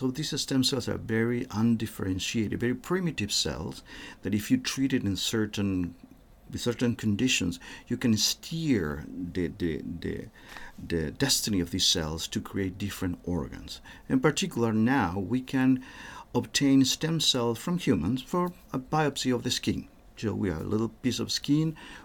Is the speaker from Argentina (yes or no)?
yes; Argentina; born there; English is a second language; I was born in Argentina, and I got my degree as MD, medical doctor